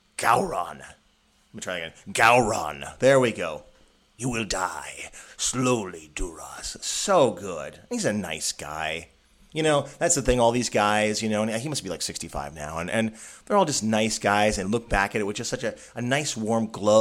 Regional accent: Los Angeles, California, United States; I was from Los Angeles, and I was dressed up as Captain Kirk

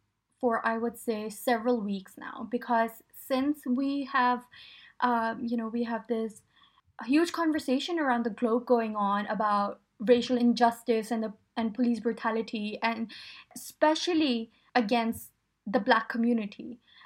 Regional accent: Pakistan; moved away; So I grew up in Pakistan

